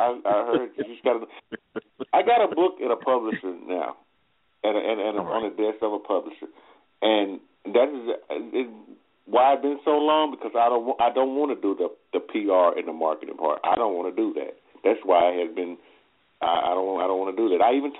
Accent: Athens, Alabama, United States; I'm from Athens, Alabama.

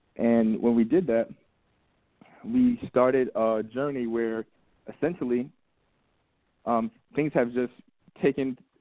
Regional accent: Atlanta, Georgia, United States; I am from Atlanta, Georgia, born and raised, Northside Hospital, 1990.

